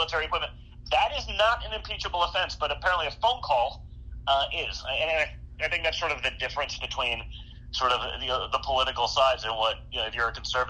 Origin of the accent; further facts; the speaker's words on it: United States; but as an American, when you frankly see